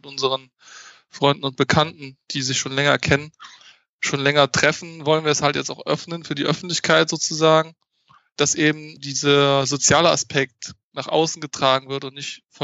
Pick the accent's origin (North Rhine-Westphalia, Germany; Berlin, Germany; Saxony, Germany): North Rhine-Westphalia, Germany; Mönchengladbach; Diese feste Location wird auf jeden Fall in Mönchengladbach sein. Das ist meine Heimatstadt. Das ist da, wo ich halt herkomme, wo in der Umgebung, wo halt auch die meisten unserer Mitglieder, sage ich jetzt mal, herkommen. Das ist ja in Nordrhein-Westfalen, in der Nähe von Düsseldorf